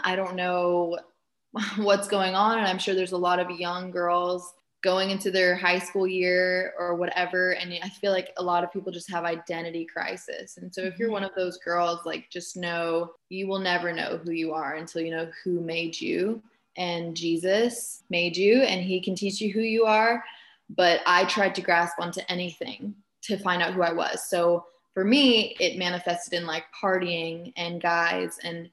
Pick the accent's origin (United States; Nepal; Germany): Germany; I grew up in Germany in the Catholic Church. So that's the religion I grew up in.